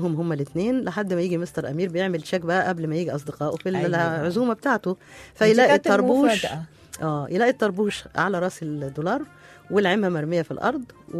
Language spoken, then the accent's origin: Arabic; Egypt; born there; إن أنا مثلا مولودة في مصر أعرف نهر النيل والصحراء هنا